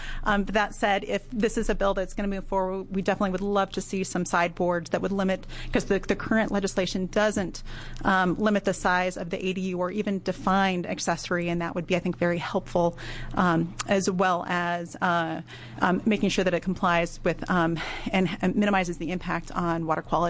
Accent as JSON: {"language": "English", "town": "Plainview", "region": "Oregon", "country": "United States", "tie": "born or raised there", "said": "I grew up in Central Oregon in the Plainview area, about 15 miles outside of Bend"}